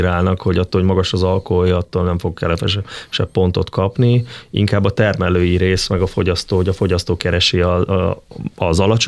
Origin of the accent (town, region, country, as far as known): Szekszárd, Tolna, Hungary